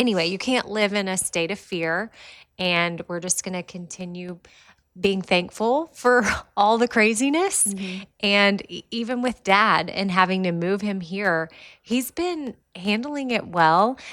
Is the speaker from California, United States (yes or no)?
no; Austin, Texas, United States; So anyway, they moved to Texas or back to Austin. My dad brought my mom, who was born and raised in Alabama, to Texas and made her a Texas girl in 1976.